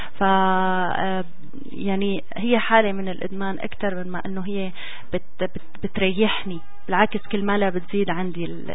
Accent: Syria; moved away; فانا اللي فخر انه انا سورية، واللي فخر اني لسه بحس بالوجع بالرغم من اني بالغربة من سنين، يعني لا بأس فيها، صار لي زمان طالع برا سوريا

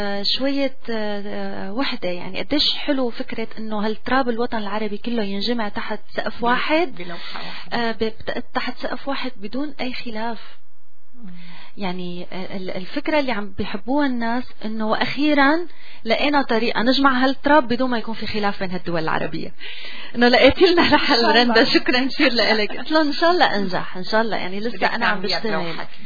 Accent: Syria; now in Canada; أنا بنت سوريا وجيناتي جينات سورية

